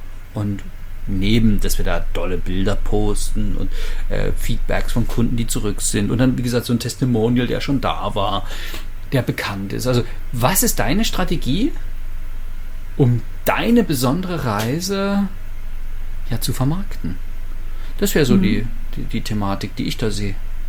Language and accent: German; Leipzig, Saxony, Germany; Also meine Heimatstadt Leipzig, 650.000 Einwohner